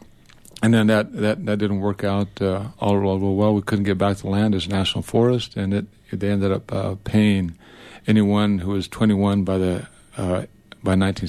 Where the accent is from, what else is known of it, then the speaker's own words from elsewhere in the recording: Durango, Colorado, United States; also born or lived in New Mexico; Well, I was raised in Durango and into New Mexico, but we would come up to sheep camp